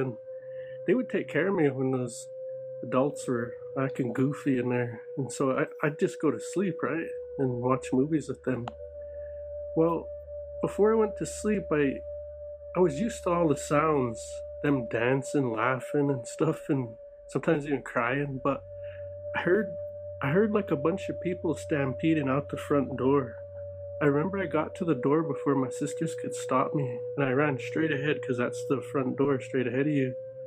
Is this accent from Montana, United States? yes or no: yes; Montana, United States; I'm Native American. I'm Blackfeet from Montana. And where I grew up at was this valley.